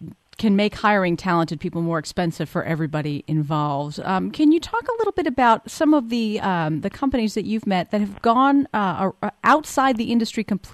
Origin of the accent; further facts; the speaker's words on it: United States; doesn't bother us Americans.